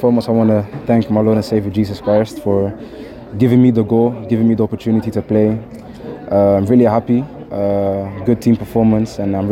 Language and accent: English; Netherlands; English is a second language; moved away as an adult; also born or lived in England; So basically, I came from Holland. I'm from Holland. Born and raised in Holland.